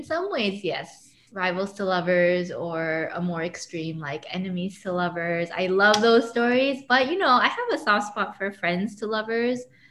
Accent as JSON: {"language": "English", "country": "Canada", "tie": "born there", "said": "I was born in Canada. But my family, I would say, is very Korean, in the sense that, like, very traditional. And I grew up speaking Korean with them, so we spoke Korean in the home."}